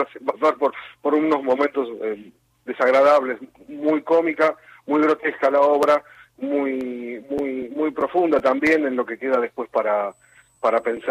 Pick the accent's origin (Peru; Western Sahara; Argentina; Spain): Argentina; Las Flores, Buenos Aires Province; Nosotros somos de Las Flores, provincia de Buenos Aires